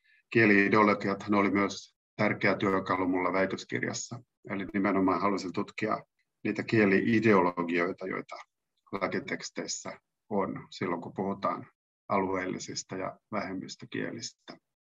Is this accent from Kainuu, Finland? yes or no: yes; Kainuu, Finland; accent: Kainuu dialect; Mä oon itsekin alun perin ei-standardi kielimuodon äidinkielinen puhuja, eli kaidun murre on mun äidinkieli.